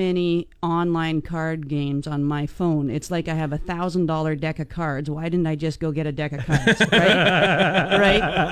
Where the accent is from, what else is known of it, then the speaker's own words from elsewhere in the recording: Grande Prairie, Alberta, Canada; I was raised in Grand Prairie, Alberta.